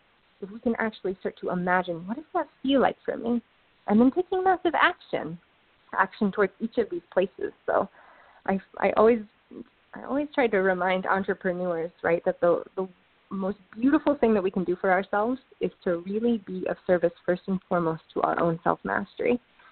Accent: Ann Arbor, Michigan, United States; Yeah, I grew up in Ann Arbor. Chose to be here. I chose to be here as my family is here

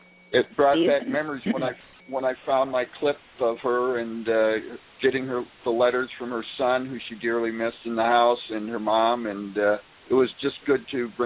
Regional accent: Australia; I am an Australian person.

